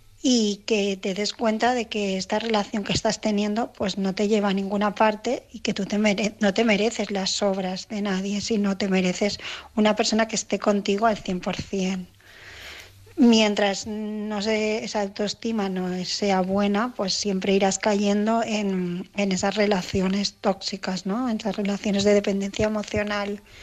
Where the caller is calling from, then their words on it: Barcelona, Catalonia, Spain; de Barcelona